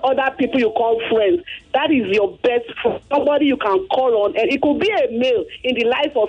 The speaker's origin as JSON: {"language": "English", "town": "Egbeda", "region": "Lagos", "country": "Nigeria", "said": "from Egbeda."}